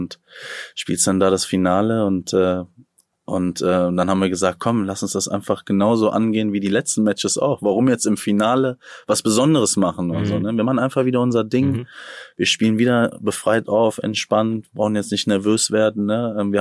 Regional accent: Rhineland, Germany; ich als Rheinländer irgendwie und Kevin als Oberfranke irgendwie aus Coburg.

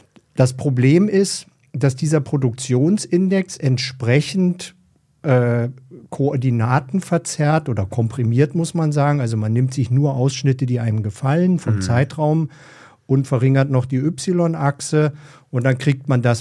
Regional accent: Berlin, Germany; Freue mich sehr, hier zu sein in Berlin. Ich komme ja aus Berlin

